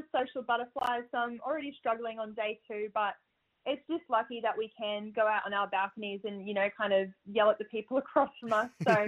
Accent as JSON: {"language": "English", "country": "Australia", "said": "that's who I am, and I'm just a proud Aussie."}